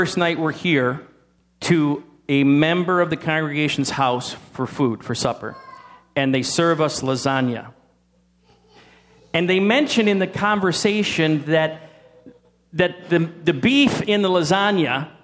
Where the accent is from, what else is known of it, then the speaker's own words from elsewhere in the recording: New York, United States; I come from Adirondack country, you know, trees and hills and mountains and, you know, rivers are rivers and all kinds of stuff.